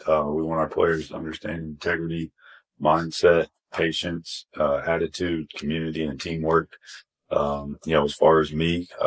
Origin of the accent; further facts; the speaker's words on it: Indiana, United States; I grew up in Posey County, went to North Posey High School, graduated in 2003, played for Coach Jingleball.